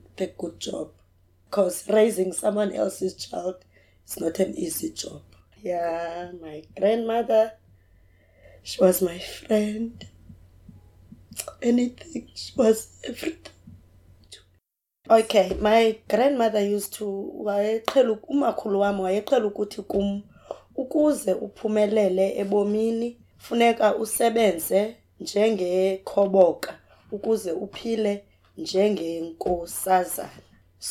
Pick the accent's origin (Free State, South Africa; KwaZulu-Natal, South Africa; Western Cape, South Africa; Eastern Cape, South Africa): Eastern Cape, South Africa; Queenstown; born there; I was born in Eastern Cape, Queenstown. I was born in July 1977, 7 July, so I'm 777. I grew up with my grandmother.